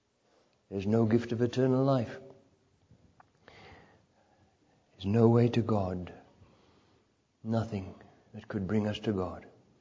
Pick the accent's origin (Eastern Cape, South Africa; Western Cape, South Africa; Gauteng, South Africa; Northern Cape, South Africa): Western Cape, South Africa; Cape Town; waiting for people in my hometown of Cape Town, South Africa.